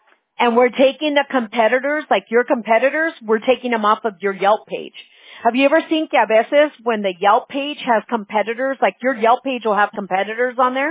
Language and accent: English; California, United States; California.